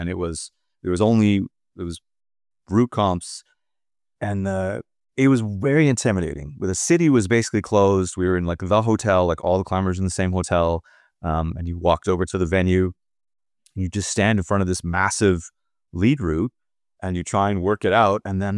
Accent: Ontario, Canada; I grew up in Ontario in Canada

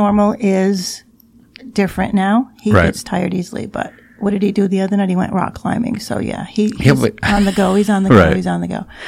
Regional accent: New York, United States; I grew up near Syracuse.

